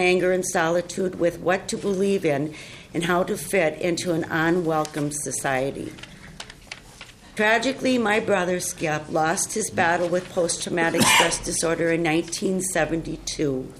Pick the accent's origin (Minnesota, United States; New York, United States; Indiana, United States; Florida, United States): Minnesota, United States; Forest Lake; I'm from Forest Lake, Minnesota.